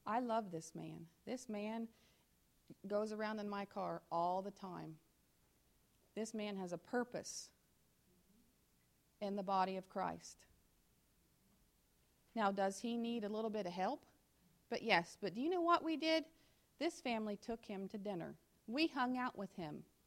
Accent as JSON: {"language": "English", "region": "Appalachia", "country": "United States", "tie": "born or raised there", "said": "You know, for us growing up in Appalachia, there's a bunch of white folk."}